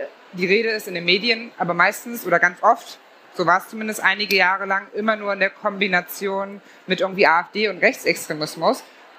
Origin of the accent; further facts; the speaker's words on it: Magdeburg, Saxony-Anhalt, Germany; ich bin aufgewachsen in Magdeburg